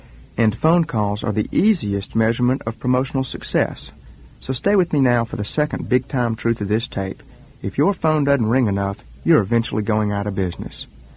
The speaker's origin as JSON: {"language": "English", "region": "the South", "country": "United States", "accent": "southern", "said": "don't let my southern accent lead you to the false conclusion that our experience is limited to this region or climate"}